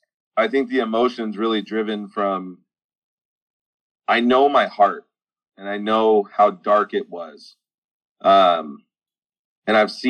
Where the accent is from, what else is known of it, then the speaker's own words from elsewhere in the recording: Washington, United States; come to Washington because there is nothing in Missouri worth living for. So we came here back to my home state.